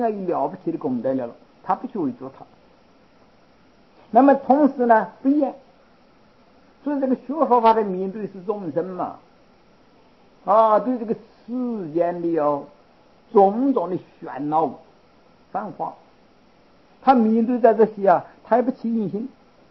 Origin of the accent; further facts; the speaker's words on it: China; 用我们中国人的这个说话来说，周皇帝啊出将入相